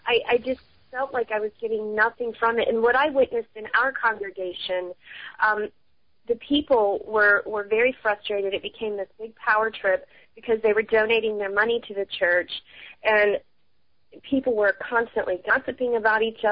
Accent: Columbus, Ohio, United States; I'm from the Columbus, Ohio area, and I have a full-time, sometimes overtime practice with doing my psychic readings.

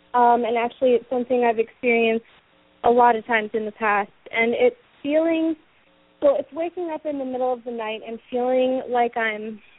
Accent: Baltimore, Maryland, United States; I'm from Baltimore, Maryland.

